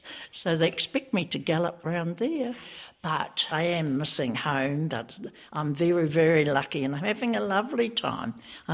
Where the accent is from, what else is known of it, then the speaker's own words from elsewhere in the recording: Hawke's Bay, New Zealand; from Hawke's Bay, and I've come down because we were flooded out at home.